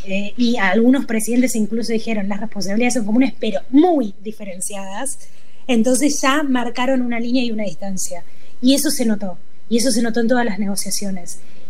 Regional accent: Argentina; Los países que tienen industrias, como la Argentina, podríamos estar haciendo estas cosas

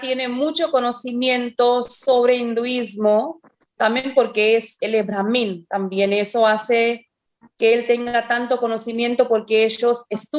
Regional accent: India; yo soy de India

